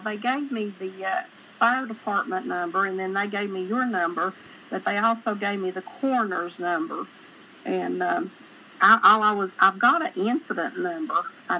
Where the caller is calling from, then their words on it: Florida, United States; I'm calling from Florida.